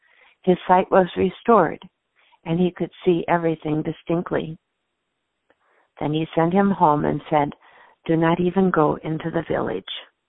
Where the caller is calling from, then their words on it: Webster, Wisconsin, United States; I'm calling from Webster, Wisconsin.